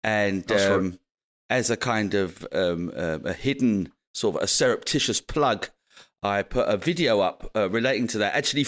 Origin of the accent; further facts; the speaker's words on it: London, United Kingdom; now in Odense, Denmark; So, well, I'm from London, innit? I'm from London, mate.